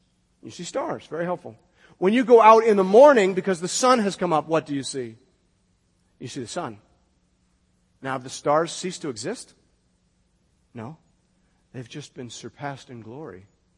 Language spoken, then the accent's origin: English; Kettleby, Ontario, Canada; It made Kettleby, the town I grew up in King Township, seem like a metropolis.